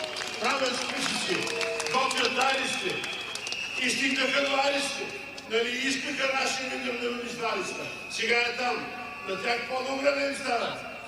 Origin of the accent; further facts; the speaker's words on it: Plovdiv, Plovdiv Province, Bulgaria; Аз съм от Пловдив